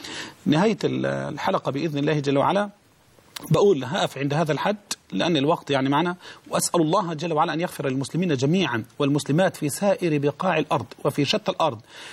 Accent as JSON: {"language": "Arabic", "country": "Egypt", "said": "وأن يحفظ بلدنا مصر"}